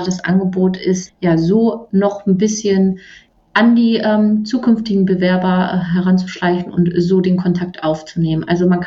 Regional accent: Söderburg, Germany; Also ich komme ursprünglich aus Söderburg, bin hier zur Schule gegangen, bin hier aufgewachsen

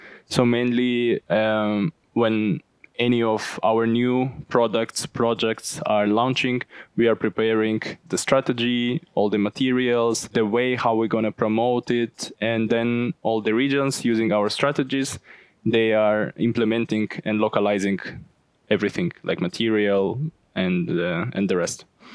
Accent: Uzbekistan; Originally, I come from Uzbekistan, and since 2021, I'm doing a master program here at Leofana University

